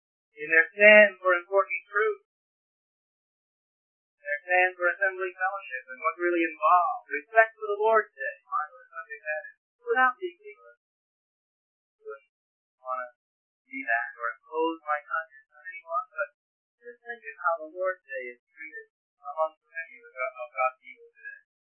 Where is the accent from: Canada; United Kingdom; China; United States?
United Kingdom; Plymouth, South West England; I'm from Plymouth. And I'm a Plymouth brother.